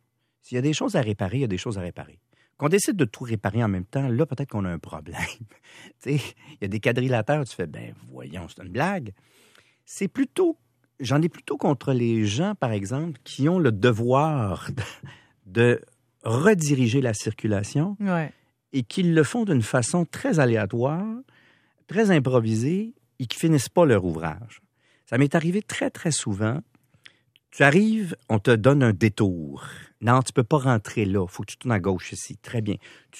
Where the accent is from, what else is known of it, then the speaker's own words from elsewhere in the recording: Longueuil, Quebec, Canada; Longueuil by the beach. Ouais, tu sais, 4-5-0.